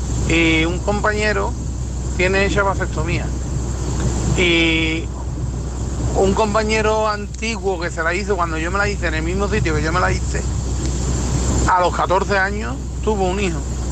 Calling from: Seville, Andalusia, Spain; aquí de Sevilla. El camionero en ruta.

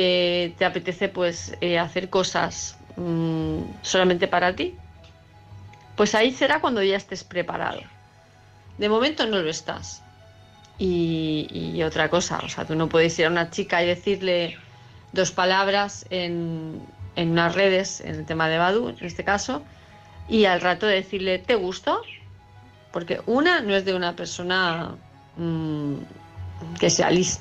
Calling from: Palma de Mallorca, Balearic Islands, Spain; de Palma de Mallorca.

